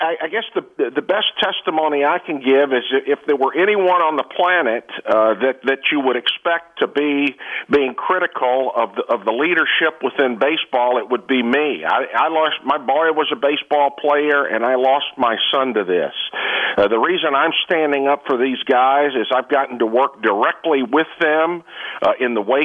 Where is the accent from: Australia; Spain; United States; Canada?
United States; Texas; I'm from Texas.